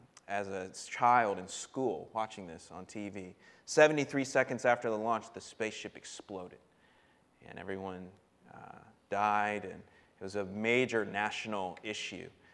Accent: Florida, United States; it was a cold day in Florida, which means it was around 30 degrees. I'm from Florida.

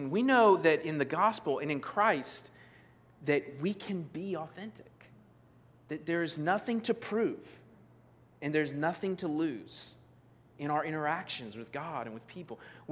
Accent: Florida, United States; my sister moved to Georgia, and we grew up in Florida

